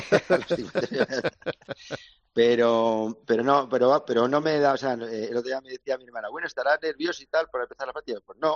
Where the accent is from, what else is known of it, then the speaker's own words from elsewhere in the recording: Castilla-La Mancha, Spain; now in Galicia, Spain; a lo largo del tiempo que llevo viviendo aquí, pues bueno, yo soy manchego de origen